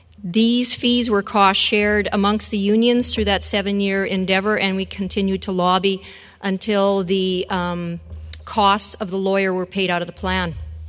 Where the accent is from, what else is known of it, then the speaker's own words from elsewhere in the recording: Saskatchewan, Canada; from Saskatchewan